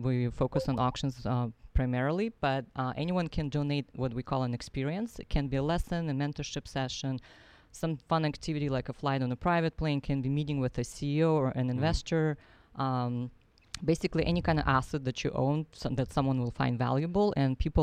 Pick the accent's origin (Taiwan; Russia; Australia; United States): Russia; Nizhnevartovsk, Khanty-Mansi Autonomous Okrug; I'm originally from Siberia, a small town in Siberia that no one can ever pronounce.